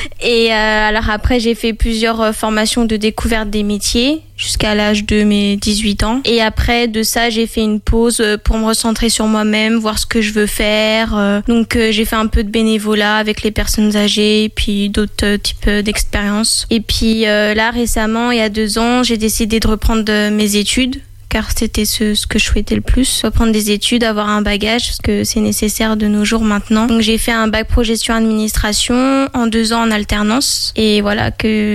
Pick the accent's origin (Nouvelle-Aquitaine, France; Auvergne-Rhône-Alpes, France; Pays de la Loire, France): Pays de la Loire, France; Angers; j'ai 24 ans tout juste, je suis originaire d'Angers